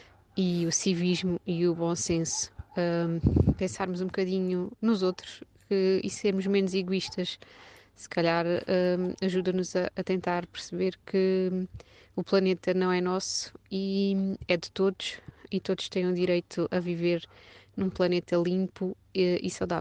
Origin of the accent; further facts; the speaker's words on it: Évora, Portugal; Sou de Évora